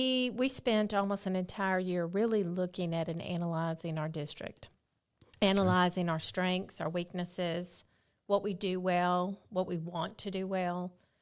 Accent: Pike Road, Alabama, United States; also born or lived in Montgomery; I was born in Montgomery and grew up for the first couple of years in Pike Road.

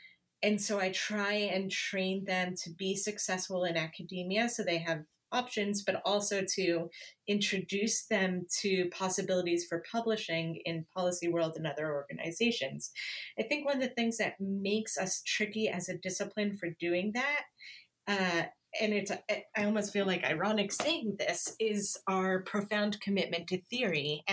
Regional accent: Canada; now in Los Angeles, United States; I'm Canadian, even though I live

